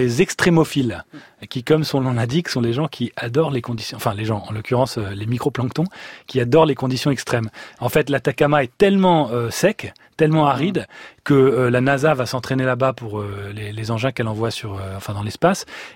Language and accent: French; France; en tant que Français quand on arrive là